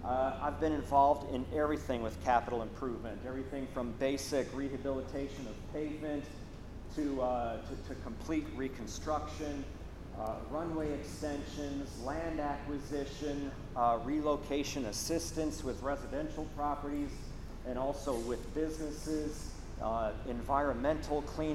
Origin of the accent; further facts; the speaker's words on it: Chicago, Illinois, United States; I'm originally from the Chicago area. My dad worked for United Airlines. I was an airline brat.